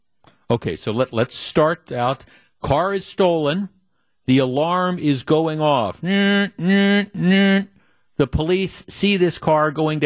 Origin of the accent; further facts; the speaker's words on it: Wisconsin, United States; Okay, for those of you not familiar with this area, and I grew up in the North Shore